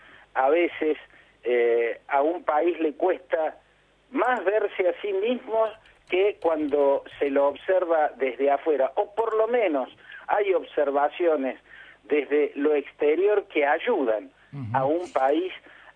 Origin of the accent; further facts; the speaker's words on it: Argentina; siendo yo argentino y residiendo en la Argentina